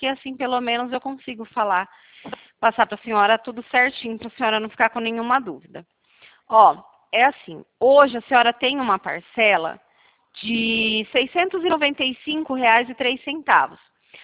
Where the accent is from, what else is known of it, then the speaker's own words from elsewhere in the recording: Presidente Prudente, São Paulo, Brazil; Eu sou daqui de Presidente Prudente.